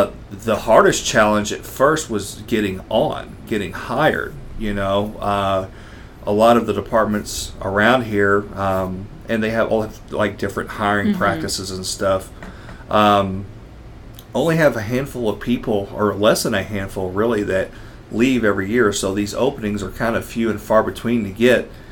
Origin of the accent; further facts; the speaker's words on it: Clarksville, Tennessee, United States; I grew up in Old Clarksville, and we lived right across the street from the fire station on Stansford Avenue.